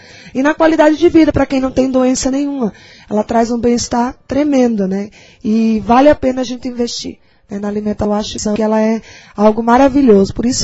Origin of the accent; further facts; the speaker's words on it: Northeast Brazil, Brazil; eu falo isso porque eu sou nordestina, né?